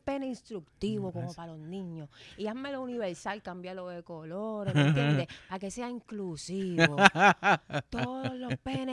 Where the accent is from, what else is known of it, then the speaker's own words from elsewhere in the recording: San Juan, Puerto Rico; Santurce, Villa Palmera.